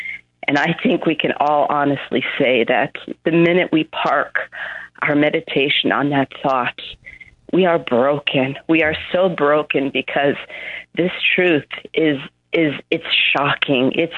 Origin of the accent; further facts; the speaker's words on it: New York, United States; I grew up in New York, 13 miles north of New York City.